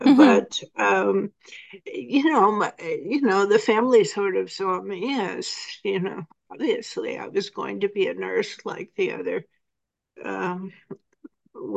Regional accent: the North, United States; And, I grew up in the North, so I had never actually experienced segregation

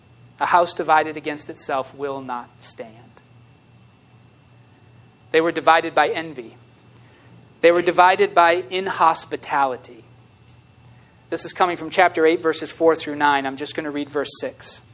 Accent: Massachusetts, United States; I grew up in Massachusetts, so we always sang

